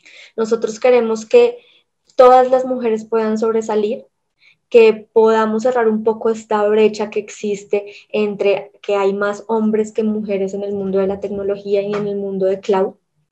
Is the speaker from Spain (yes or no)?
no; Colombia; soy colombiana, soy Cloud Architect, tengo una maestría en ingeniería de software.